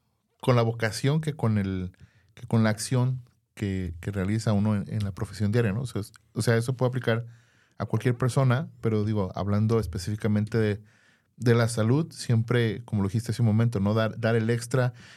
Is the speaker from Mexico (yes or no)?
yes; Mexico; Que nos caracteriza como mexicanos, ¿no?